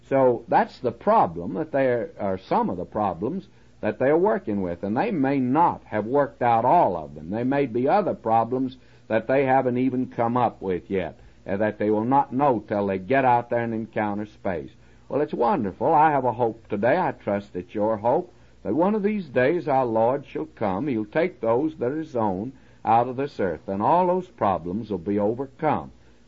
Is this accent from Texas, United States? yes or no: yes; Texas, United States; And I want to say that since I come from Texas, I like that word, corral.